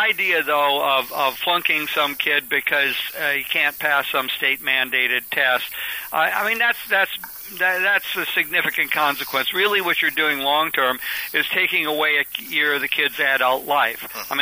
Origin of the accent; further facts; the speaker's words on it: Midwest, United States; You know, I grew up here in the Midwest and attended public schools and got a great primary and secondary education